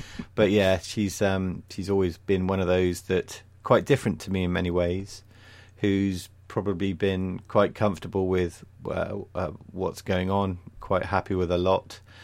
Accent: Sherborne, South West England, United Kingdom; I'm a local lad, yes. I was born in the Yetman in Sherborne. So family are based in Bradford Abbas, just between Yeovil and Sherborne.

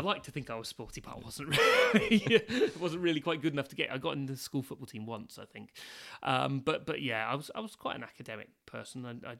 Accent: Binegar, South West England, United Kingdom; Yes, I grew up on the Mendip Hills in a village called Binniger. Went to the village primary school there, which is now sadly closed, as so many small, tiny primary schools have done.

